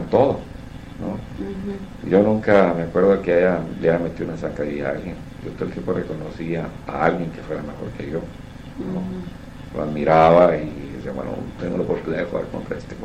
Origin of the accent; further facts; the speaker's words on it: Mexicali, Baja California, Mexico; also born or lived in Calexico; yo soy de Calexico, sí, salí de la high school de Calexico, pero yo no soy de Calexico, soy de Mexicali